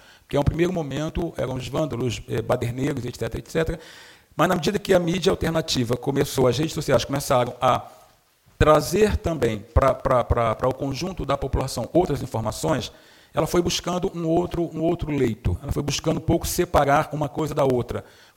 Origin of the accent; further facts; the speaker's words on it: Brazil; ainda vamos demorar um tempo, nós, como brasileiros, para ter realmente uma interpretação completa sobre o que aconteceu, né?